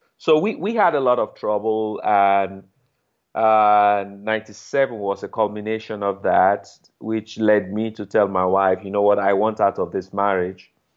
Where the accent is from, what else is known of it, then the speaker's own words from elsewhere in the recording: Lagos, Nigeria; I was born and raised in Lagos, Nigeria. I grew up in a very religious home.